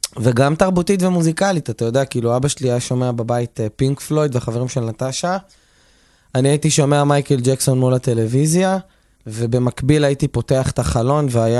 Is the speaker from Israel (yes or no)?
yes; Bat Yam, Tel Aviv District, Israel; אני נולדתי בבת ים. שזו סביבה מורכבת בפני עצמה. הייתי גר בשכונה מאוד מאוד מעורבת, גם מוזיקלית, גם תרבותית